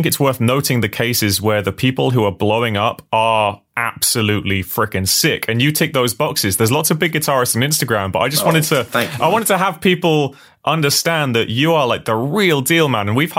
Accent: United Kingdom; accent: English; But man, as English accent people, like, just saying any kind of French Canadian or French name is horrible.

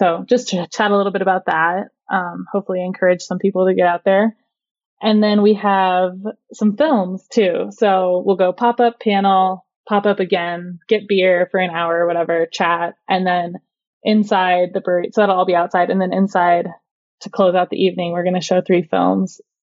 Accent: Olympia, Washington, United States; I grew up in Olympia, so the closest mountain is like 2 to 3 hours away with traffic.

